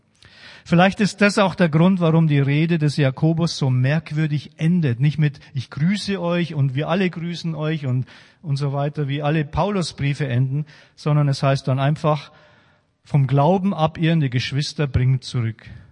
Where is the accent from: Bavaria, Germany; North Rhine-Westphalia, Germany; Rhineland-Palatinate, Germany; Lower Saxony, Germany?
Bavaria, Germany; Regensburg; Wir hatten auch einen schwedischen Pastor in Regensburg, wo ich herkomme, wo ich lange in der Gemeinde war.